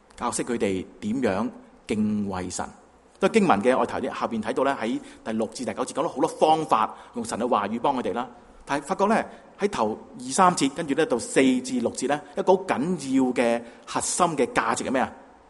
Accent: China; 心除咗泵血之外，我哋中国人都明白

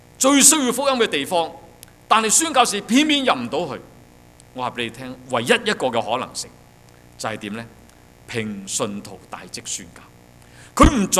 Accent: Guangdong, China; 譬如我哋係廣東人

